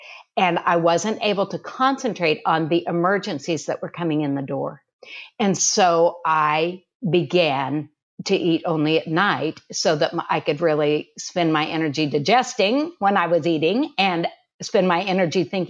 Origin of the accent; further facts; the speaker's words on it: Kansas, United States; No, no, no. I'm a Kansan.